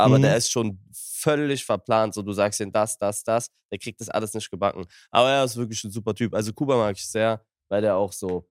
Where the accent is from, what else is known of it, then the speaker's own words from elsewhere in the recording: Berlin, Germany; auch als Kind damals und bin halt Berliner.